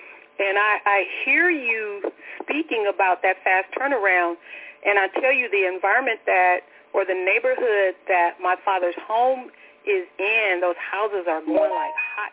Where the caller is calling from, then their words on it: Brownwood, Texas, United States; in Brownwood.